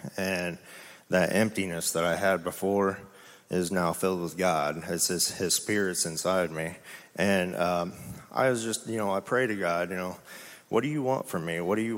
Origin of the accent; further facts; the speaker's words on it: Martinsville, Illinois, United States; I'm 34 years old, and I'm from Martinsville, Illinois. It's a small farming community over by Jacksonville, Illinois.